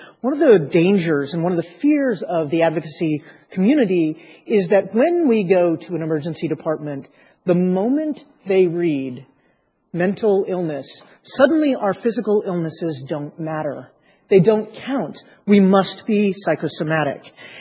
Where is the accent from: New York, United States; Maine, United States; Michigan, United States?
Maine, United States; moved away as an adult; now in Washington, United States; I'm a newly transplanted D.C. person. I'm transplanted from Maine